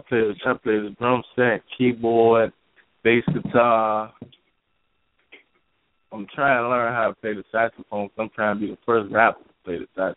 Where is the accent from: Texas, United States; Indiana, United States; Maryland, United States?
Maryland, United States; also born or lived in Virginia; Born in Virginia. Raised in Maryland.